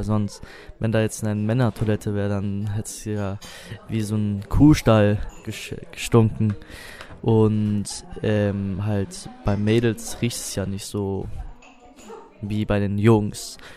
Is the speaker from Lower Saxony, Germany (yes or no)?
no; Rottenburg am Neckar, Baden-Württemberg, Germany; Ich bin 16 Jahre alt. Ich komme aus Rottenburg am Neckar und wir sind gerade hier in Tübingen